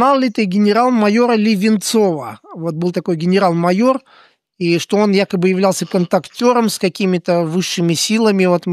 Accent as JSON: {"language": "Russian", "town": "Daugavpils", "region": "Latgale", "country": "Latvia", "said": "я вот сам из Даугавпилса, да, и когда я раньше ездил с отцом, когда еще был совсем молодой, мы иногда ездили на автобусе из Даугавпилса в Ригу"}